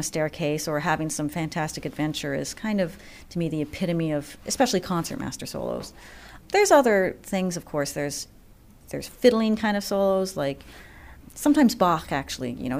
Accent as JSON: {"language": "English", "town": "Philadelphia", "region": "Pennsylvania", "country": "United States", "tie": "born or raised there", "also_born_or_lived": "Boston, United States", "said": "I feel like I grew up in Philadelphia, having lived here in 1985 till I was 16."}